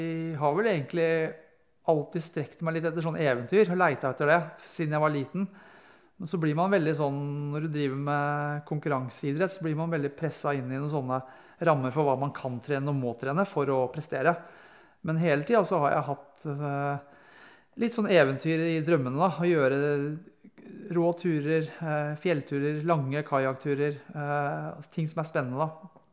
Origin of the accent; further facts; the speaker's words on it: Tønsberg, Vestfold, Norway; Jeg vokste opp i Tønsberg, først på Eik, og så flyttet vi, bygde hus, moderen og faderen på Husvik. Flyttet dit etter hvert, når jeg var, ikke ble i andre klasse, begynte på Husvik skole.